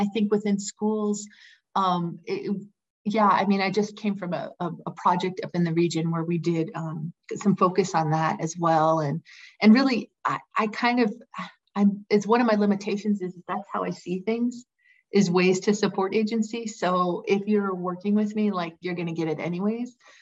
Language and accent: English; Bridgeport, Connecticut, United States; also born or lived in Philadelphia; I grew up in Bridgeport, which is an inner city. And then I went to college in Philadelphia at UPenn and always in a city, loved city.